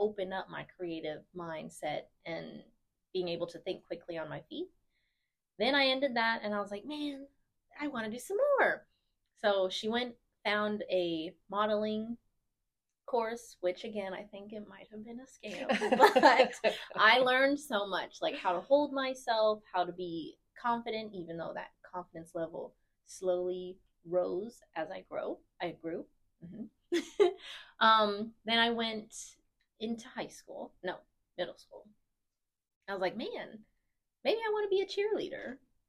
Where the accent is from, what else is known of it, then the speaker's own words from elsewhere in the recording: Las Vegas, Nevada, United States; And I'm from Las Vegas, so growing up there were some like that.